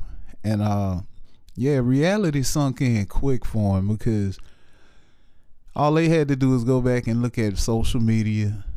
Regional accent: Louisiana, United States; also born or lived in Natchez, Mississippi; now in Nashville, United States; Old school cat, man, from Louisiana, all over Louisiana. I was born in Mississippi, actually, Natchez, Mississippi, 601. Raised in between Vidalia, Louisiana, and New Orleans, back and forth all my life.

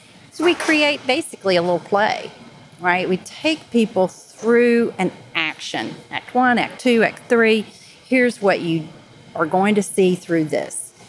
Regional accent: Louisiana, United States; I'm from Southeast Louisiana, was affected by Hurricane Katrina.

